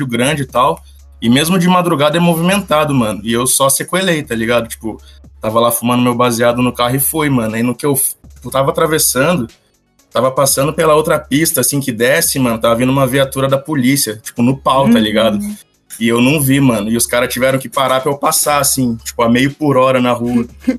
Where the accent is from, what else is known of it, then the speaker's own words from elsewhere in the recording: Londrina, Paraná, Brazil; tenho 23 anos e sou de Londrina.